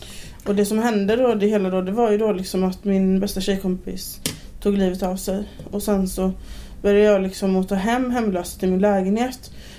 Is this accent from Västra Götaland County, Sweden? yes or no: yes; Alingsås, Västra Götaland County, Sweden; also born or lived in Borås / Herrljunga / Jönköping; Jag kommer från Alingsås. Jag föddes i Borås och sen så har jag växt upp i Alingsås. Sen så har jag bott lite i Herrljunga. Bott lite i Jönköping. Vänersborg.